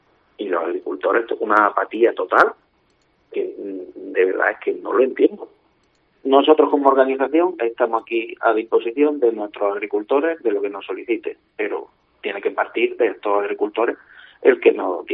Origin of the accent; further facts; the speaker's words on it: Fuente del Rey, Andalusia, Spain; yo soy de Fuente del Rey y en la mía ya se empieza a escuchar de no abrir la cooperativa del pueblo